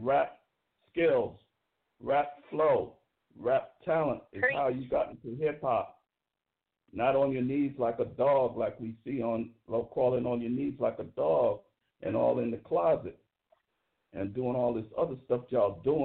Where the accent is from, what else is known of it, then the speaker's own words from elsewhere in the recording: New York City, New York, United States; I grew up in Brooklyn, New York, in the Flatbush section and the Crown Heights sections of Brooklyn in 1960.